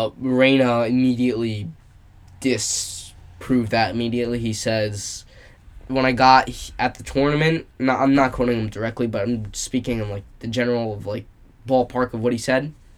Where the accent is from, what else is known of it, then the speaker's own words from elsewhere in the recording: United States; which is big around here, especially since I'm from the United States.